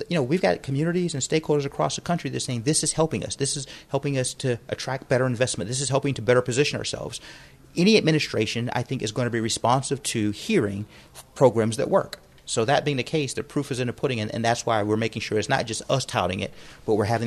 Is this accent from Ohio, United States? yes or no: yes; Youngstown, Ohio, United States; That's great. And again, I come from Youngstown, Ohio, so we've dealt with that and we live that and we're dealing with it now.